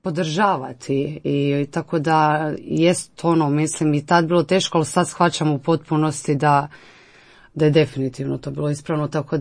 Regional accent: Poreč, Istria County, Croatia; znači, odrasla sam u Poreču. Tu sam završila osnovnu školu. Srednju školu sam završila u Međimurju. Kao što si ti rekla, dolazim iz sportske obitelji i katoličke.

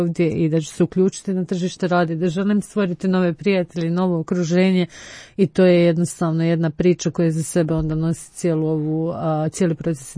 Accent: Croatia; To je nešto što i mi radimo kao Hrvati za sebe

